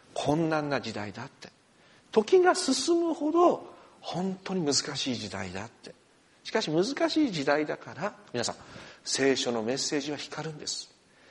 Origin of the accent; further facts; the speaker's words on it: Kyushu, Japan; 私も九州出身だけれど、